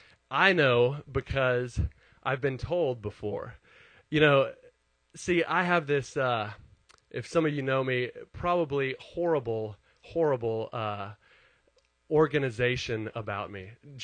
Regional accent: Dallas, Texas, United States; now in Austin, United States; I'm originally from Dallas and I moved down here in about 2003.

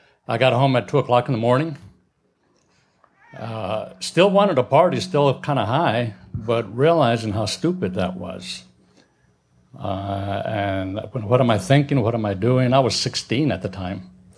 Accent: El Paso, Texas, United States; Like most kids, growing up in El Paso, I grew up with very little parental control.

